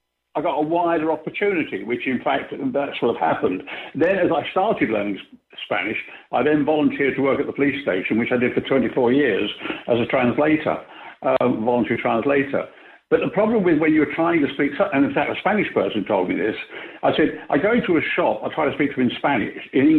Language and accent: English; England, United Kingdom; of course I'm English, but I need the practice.